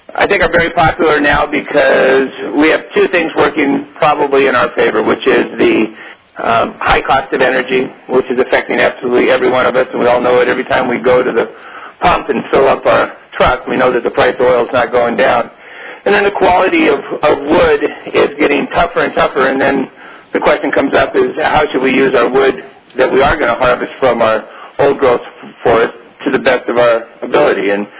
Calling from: Seattle, Washington, United States; I'm calling in from the greater Seattle area up in the state of Washington.

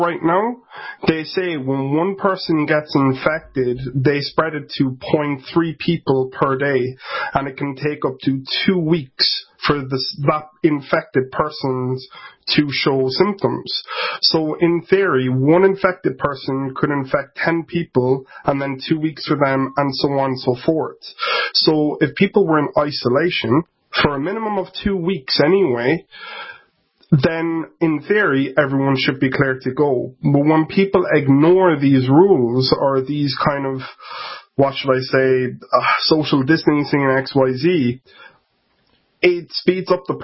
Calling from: Ireland; If you can't tell by my accent, I'm actually in Ireland.

